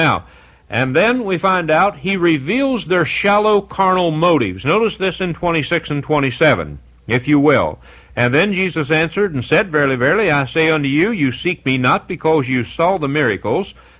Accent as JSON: {"language": "English", "country": "United States", "said": "I don't know about you, but I thank God I'm an American."}